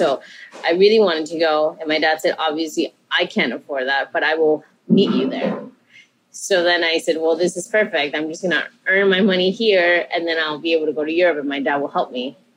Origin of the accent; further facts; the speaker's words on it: Chiclayo, Lambayeque, Peru; moved away; I grew up in Chiclayo, Peru, which is a northern coastal town. And I grew up with my brother and I grew up with our grandparents. And we were there till 2000